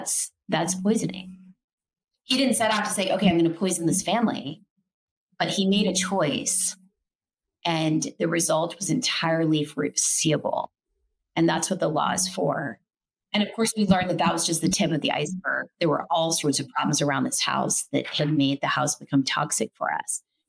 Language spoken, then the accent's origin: English; Manhattan, New York, United States; I grew up in Manhattan.